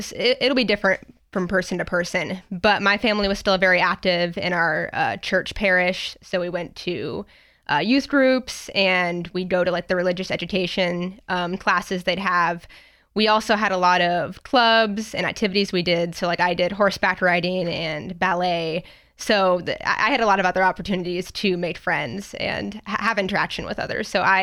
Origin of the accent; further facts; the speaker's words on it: Hillsboro, United States; So I grew up right outside of Hillsboro on kind of a little farm. We have chickens, some ponies, and I am the oldest of six kids.